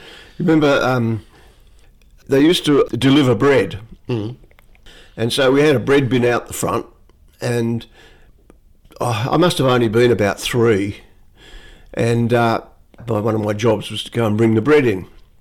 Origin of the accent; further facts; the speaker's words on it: Latrobe, Tasmania, Australia; I was born in March of 1948 in La Trobe, Tasmania, which is just out of Devonport. That's where the General Hospital was based. And basically raised in Tasmania until I was about 18.